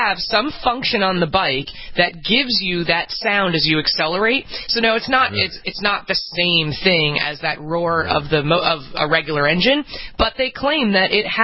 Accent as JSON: {"language": "English", "region": "New York", "country": "United States", "said": "This is only going to apply, I can tell you right now as a New Yorker, this is only going to apply to people who live in Williamsburg, Brooklyn."}